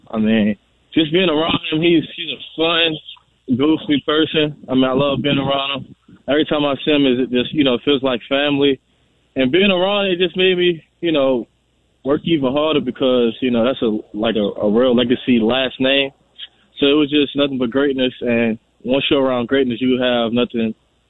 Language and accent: English; New Orleans, Louisiana, United States; You know, I'm from New Orleans. I'm at the bottom of the map.